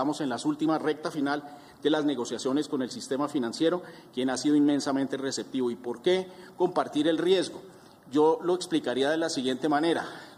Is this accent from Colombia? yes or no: yes; Colombia; la manera como hemos concebido el problema desde el punto de vista financiero que nos concierne como colombianos.